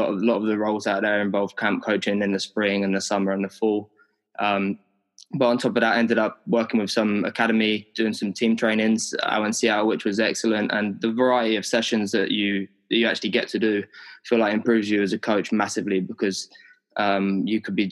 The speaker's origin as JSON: {"language": "English", "region": "South East England", "country": "United Kingdom", "tie": "born or raised there", "said": "I'm 28 and I'm from the Isle of Wight. I grew up on the Isle of Wight in the south of the UK."}